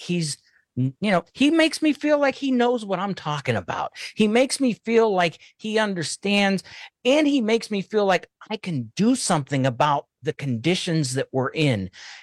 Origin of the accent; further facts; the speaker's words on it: Homestead, Pennsylvania, United States; growing up in Homestead, right outside of Pittsburgh, blue collar, working class